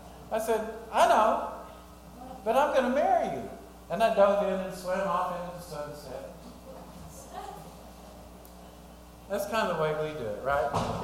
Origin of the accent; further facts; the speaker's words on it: Fort Smith, Arkansas, United States; also born or lived in Little Rock; I grew up in Fort Smith, but ended up in Little Rock after I got out of service